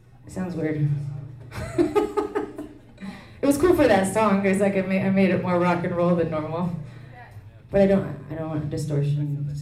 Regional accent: Mount Shasta, California, United States; also born or lived in Fair Oaks / Humboldt; now in Grass Valley, United States; Right now, I live in Grass Valley. But I lived in Fair Oaks for a while. I've lived in Humboldt. And I grew up in Mount Shasta, California.

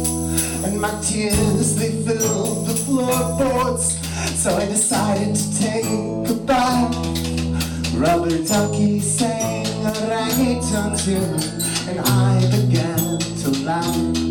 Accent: Boulder, Colorado, United States; Okay, we're … from Boulder, Colorado.

